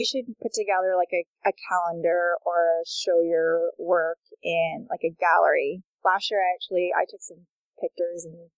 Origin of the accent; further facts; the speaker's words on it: Canada; But I'm also originally from Canada, and I studied termites.